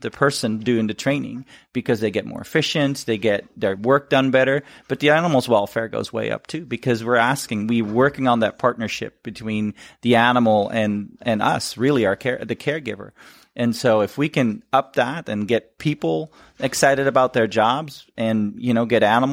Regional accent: Netherlands; English is a second language; moved away as an adult; now in United States; shows that I'm from Holland.

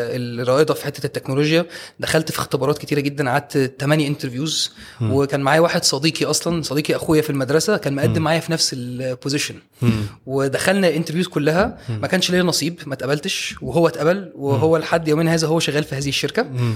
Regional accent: Egypt; ومن ساعتها تنازل عن الجنسيه التركيه واتبقى بالمصريه، وسنس دان من ساعتها واحنا مصريين.

